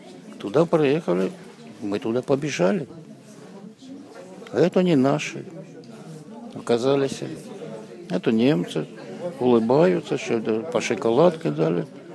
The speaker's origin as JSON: {"language": "Russian", "town": "Goryachy Klyuch", "region": "Krasnodar Krai", "country": "Russia", "tie": "born there", "said": "Я же уже говорил, в Краснодарском крае, станица Горячий Ключ."}